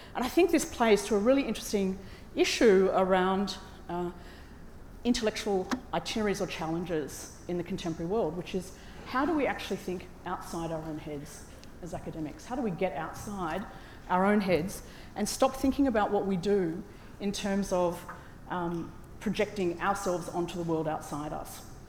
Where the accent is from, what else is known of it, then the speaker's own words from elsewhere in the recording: Melbourne, Victoria, Australia; I know there's a couple of Australians here, but I came from Melbourne, that's further.